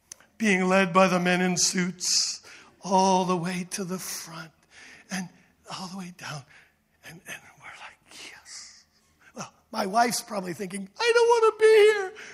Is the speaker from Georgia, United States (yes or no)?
no; Connecticut, United States; And he finds out I'm a pastor, and I'm from Connecticut. I drove 21 hours and can only be there one night.